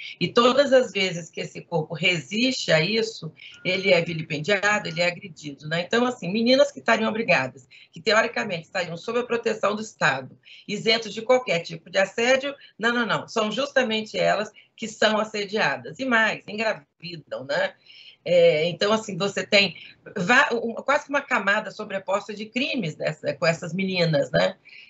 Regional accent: Vitória, Espírito Santo, Brazil; now in Rio de Janeiro, Brazil; eu tenho um pé no Espírito Santo e um no Rio. Eu sou capixaba, sou de Vitória.

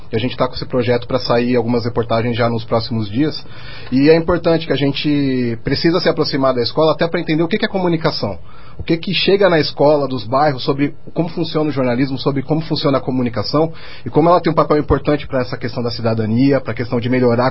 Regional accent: Osasco, São Paulo, Brazil; eu sou de Osasco, né, da periferia de Osasco

